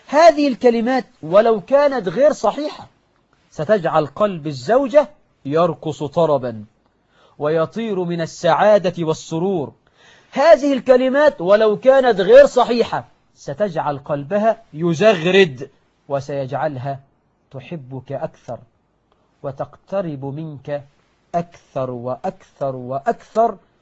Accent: Egypt; كخيل الحكومة عندنا في مصر

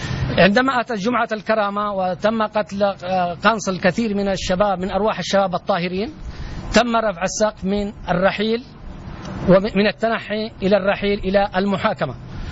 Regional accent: Taiz, Taiz Governorate, Yemen; وأحيي أهل تعز وأنا من أبناء تعز من هذا المكان

